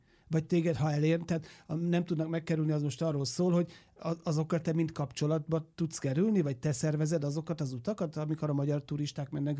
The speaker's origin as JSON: {"language": "Hungarian", "country": "Hungary", "said": "Akkor megmondjuk, hogy mi magyarok vagyunk"}